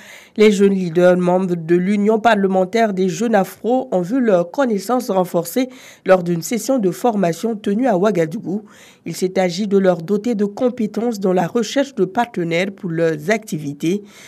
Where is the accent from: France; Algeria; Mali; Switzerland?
Mali; Hors de chez nous au Mali